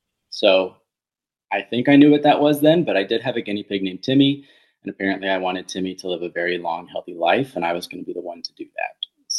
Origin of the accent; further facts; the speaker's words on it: Phoenix, Arizona, United States; I was also from Phoenix, and we didn't have a state vet school.